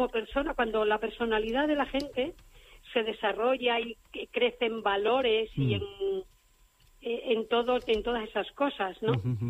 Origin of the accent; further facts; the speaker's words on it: Extremadura, Spain; Y yo nací en Extremadura, mi primera infancia fue allí